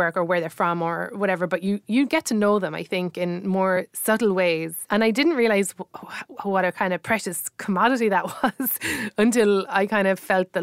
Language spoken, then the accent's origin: English; Ireland; I'm sure it's probably from being Irish